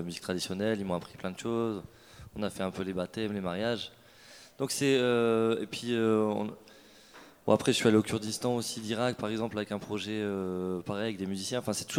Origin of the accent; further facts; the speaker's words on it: France; en tant que Français d'écouter la radio, c'est génial parce que on comprend pas